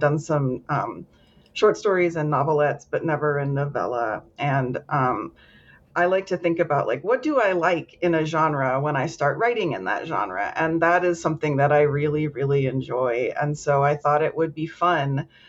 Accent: Florida, United States; Yeah, I'm from Florida

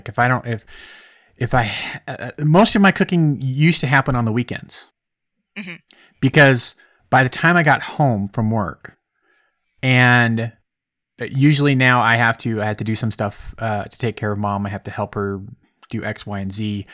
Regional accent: Ireland; And I am also Irish.

